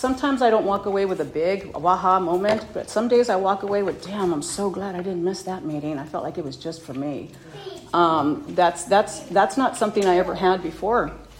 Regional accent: Los Angeles, California, United States; I was born and raised in Los Angeles in what I call the Mexican ghetto down there. East LA area over there.

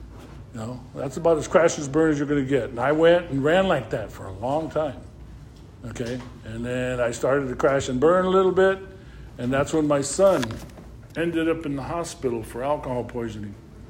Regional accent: San Jose, California, United States; See, I was born and raised in San Jose. And San Jose was the problem.

